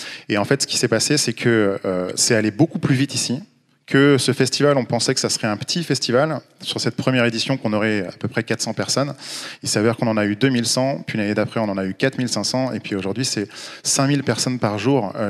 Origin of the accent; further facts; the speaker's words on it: Lannion, Brittany, France; moi je suis breton, je viens de Lannion en Bretagne-Nord.